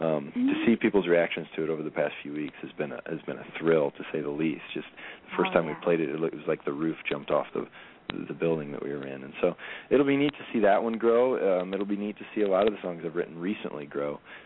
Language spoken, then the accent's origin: English; Illinois, United States; We really identify with the Midwest. I'm from Central Illinois. I was born and raised here